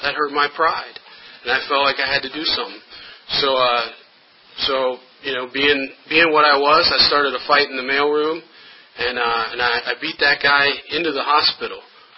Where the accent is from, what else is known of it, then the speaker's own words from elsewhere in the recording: Blacksburg, Virginia, United States; growing up in Blacksburg, I never had a curfew